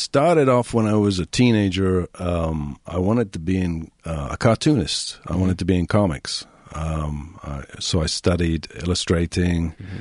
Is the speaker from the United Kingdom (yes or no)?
yes; South West England, United Kingdom; moved away as an adult; now in Edinburgh, United Kingdom; my hometown, this is in Devon in England, mm-hmm. when I was 19, I moved up to Edinburgh, Scotland. Mm-hmm. Because I had family up there